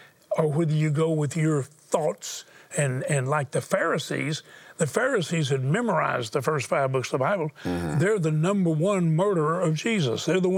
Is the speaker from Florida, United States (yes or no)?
no; Houston, Texas, United States; born there; I was born in Houston and the product of a rape.